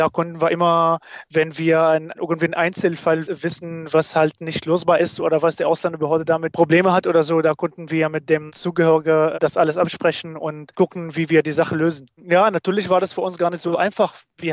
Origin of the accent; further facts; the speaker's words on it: Syria; now in Germany; ich komme auch aus Syrien. Ich bin in Deutschland seit 2015